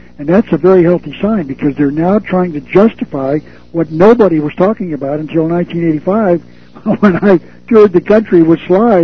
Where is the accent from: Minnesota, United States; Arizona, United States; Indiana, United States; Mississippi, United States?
Arizona, United States; now in California, United States; I didn't know anything about California politics. I'm from Arizona.